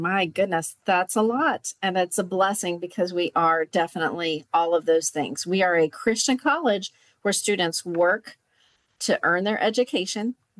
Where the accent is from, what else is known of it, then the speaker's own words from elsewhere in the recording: Conway, Arkansas, United States; now in Branson, United States; I am a Southern girl. I'm from Conway, Arkansas, and my family always visited the Ozarks growing up for vacations in the summer.